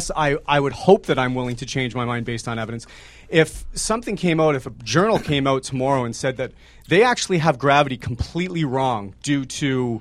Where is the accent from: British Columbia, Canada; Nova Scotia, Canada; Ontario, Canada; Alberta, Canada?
Ontario, Canada; I'm from Southern Ontario.